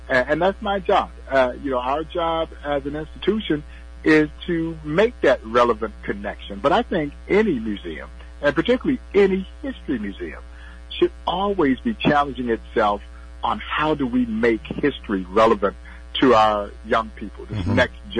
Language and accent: English; Georgia, United States; But I grew up in Georgia, so I'm a lifelong Braves fan, and then I converted to a Kansas City Royal fan.